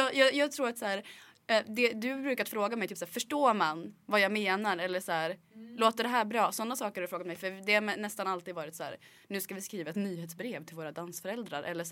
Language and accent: Swedish; Dalarna County, Sweden; now in Stockholm, Sweden; Alltså, jag är ju från Dalarna.